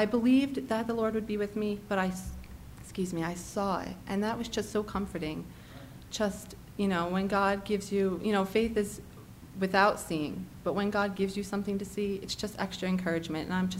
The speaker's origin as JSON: {"language": "English", "region": "New Jersey", "country": "United States", "said": "I'm down from New Jersey visiting Katie Rigsby."}